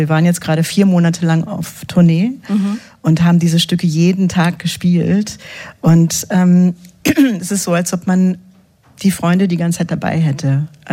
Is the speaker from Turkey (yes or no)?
no; United States; Also ich bin ja in Amerika aufgewachsen und bin Armeekind. Wir sind jedes Jahr umgezogen.